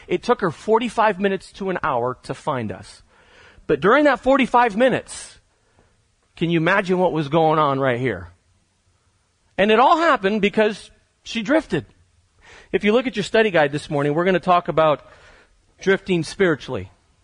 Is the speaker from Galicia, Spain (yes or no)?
no; Catalonia, Spain; I grew up in Spain. I had the privilege to grow up about 20 minutes outside of Barcelona. Wonderful place to grow up. We happened to live, I didn't know it until I left, we happened to live on one of the nicest beaches in the world.